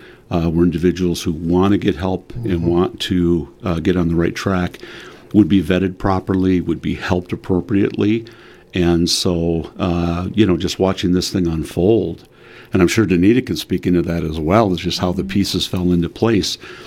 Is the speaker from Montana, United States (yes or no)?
no; Illinois, United States; also born or lived in Marshfield, Wisconsin; But I was born in Marshfield, okay. So that's kind of my claim here, and okay. Then moved down to Illinois just over the border when I was young